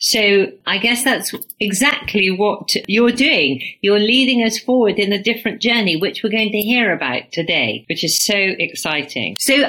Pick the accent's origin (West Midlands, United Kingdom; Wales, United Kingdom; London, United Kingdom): Wales, United Kingdom; We're both Welsh, or we have Welsh blood. I'm 85% Welsh.